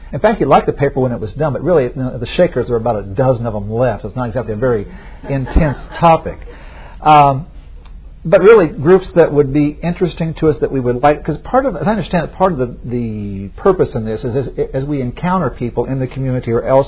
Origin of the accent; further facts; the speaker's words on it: Indiana, United States; Now, I grew up in Indiana, and so I was familiar with the Christian churches, which were located in the area.